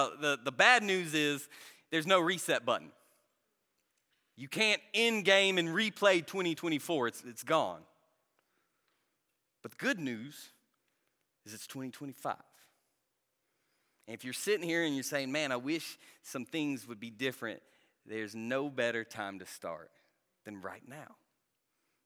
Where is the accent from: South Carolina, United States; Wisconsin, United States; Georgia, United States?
South Carolina, United States; Inman; I'm from Inman, South Carolina. I don't even think there's a soccer ball in our town.